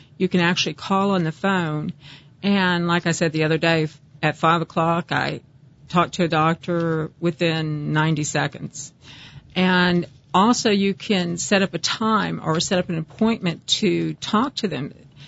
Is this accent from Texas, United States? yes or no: yes; Texas, United States; I mean, I'm from Texas.